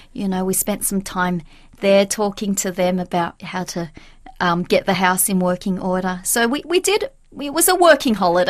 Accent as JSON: {"language": "English", "town": "Braybrook", "region": "Victoria", "country": "Australia", "tie": "born or raised there", "said": "we grew up in Braybrook, so we knew what it was like to have a fistful of coins to buy a 50% icy pole."}